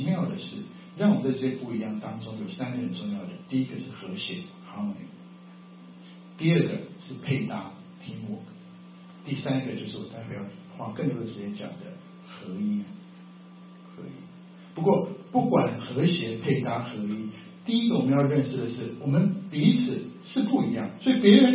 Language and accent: Chinese; Taiwan; 我们从台湾来的